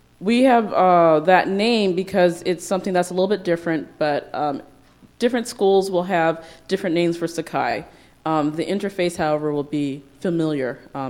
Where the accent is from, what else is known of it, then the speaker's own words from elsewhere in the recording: San Diego, California, United States; now in Hudson Valley, United States; I'm from San Diego. And if you're interested in how I ended up in the Hudson Valley, please have lunch with us.